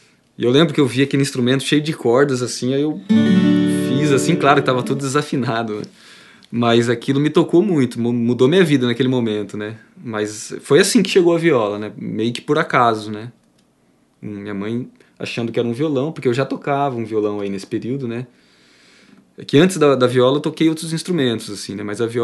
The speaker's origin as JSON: {"language": "Portuguese", "town": "Limeira", "region": "São Paulo", "country": "Brazil", "tie": "born or raised there", "said": "Sou natural de Limeira, São Paulo. Interior de São Paulo, né? Uma cidade ali na região de Campinas. Perto também de Piracicaba."}